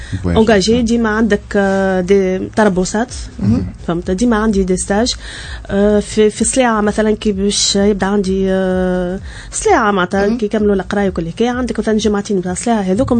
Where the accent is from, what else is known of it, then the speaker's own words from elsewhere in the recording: Tunisia; العوامل هذه بيان سور ما تلقاهاش عندنا في تونس عندنا مشاكل كبيره برشا